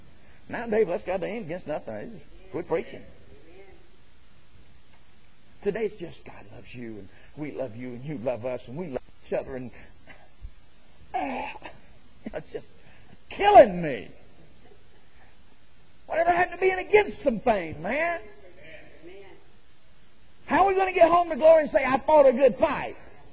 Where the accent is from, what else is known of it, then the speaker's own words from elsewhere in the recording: United States; It's a free country. They do whatever they want to. I believe that. I'm an American.